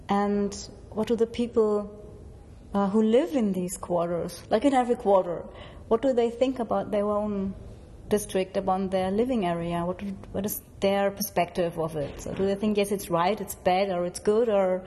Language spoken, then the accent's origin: English; Stuttgart, Baden-Württemberg, Germany; now in Leipzig, Germany; I come from South Germany, from the west. And my colleague, she comes from West Germany, from the north. She comes from Bremen and I come from Stuttgart. But I moved there in 94. So I'm nearly a real Leipziger now.